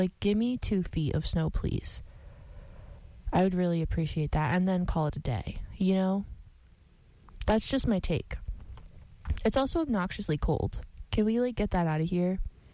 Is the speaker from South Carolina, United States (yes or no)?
no; Poughkeepsie, New York, United States; So I'm from Poughkeepsie area, which is not quite upstate, but not the city.